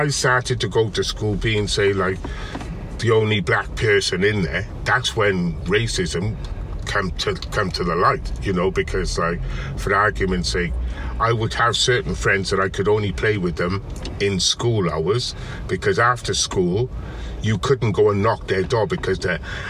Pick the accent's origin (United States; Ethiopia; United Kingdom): United Kingdom; Cardiff, Wales; growing up in Cardiff, like, you know, it was a challenge